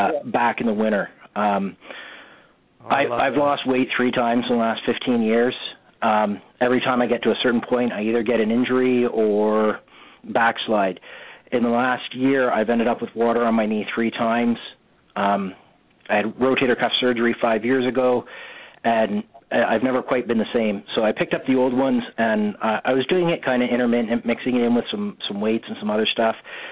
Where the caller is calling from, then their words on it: Ontario, Canada; I'm calling from Canada, about an hour outside of Toronto.